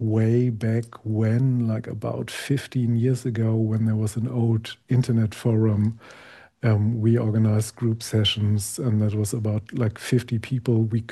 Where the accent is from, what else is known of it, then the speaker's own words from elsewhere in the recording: Hamburg, Germany; But in my hometown in Hamburg